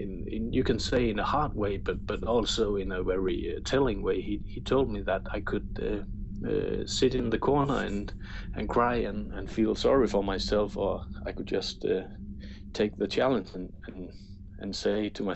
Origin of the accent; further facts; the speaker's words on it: Denmark; I'm 36 years old. I'm from Denmark